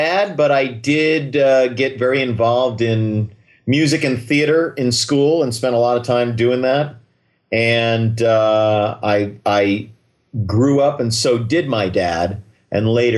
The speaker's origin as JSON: {"language": "English", "town": "Westport", "region": "Connecticut", "country": "United States", "tie": "born or raised there", "also_born_or_lived": "Boston", "said": "But I grew up in New England. I was born in Boston. I'm a lifelong Red Sox fan. And I grew up and went to high school in Westport, Connecticut."}